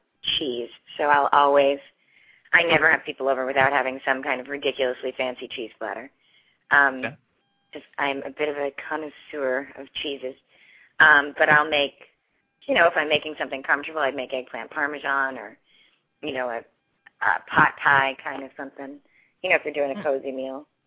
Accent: Ireland; I keep saying I'm Irish, but it's true. I'm very Irish and social.

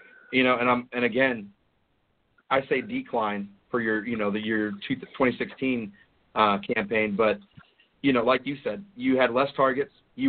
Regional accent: Ohio, United States; I have, you know, I'm this, you know, we're from Ohio.

